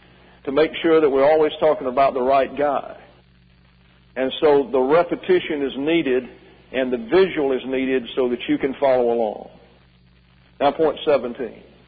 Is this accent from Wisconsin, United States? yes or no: no; Alabama, United States; as my dad used to say about my hometown down in Alabama.